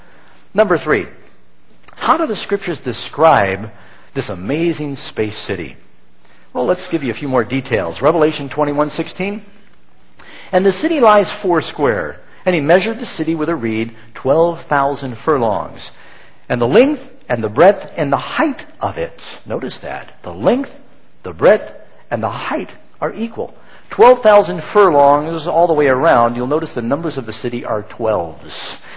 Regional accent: New York City, New York, United States; I grew up here. John and I grew up in New York City.

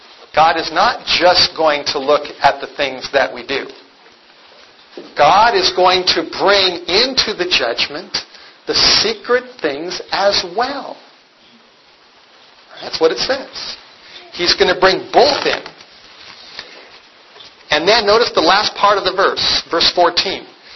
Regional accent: Los Angeles, California, United States; that I did as a teenager when I was growing up in the Hollywood Hills.

